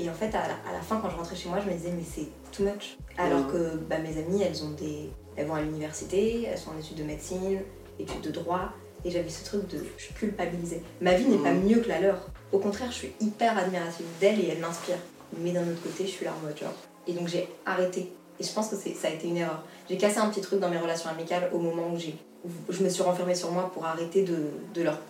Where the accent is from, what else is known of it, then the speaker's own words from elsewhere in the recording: Brussels, Belgium; moved away as an adult; now in Montreal, Canada; À la base, moi, je viens de Bruxelles en plus.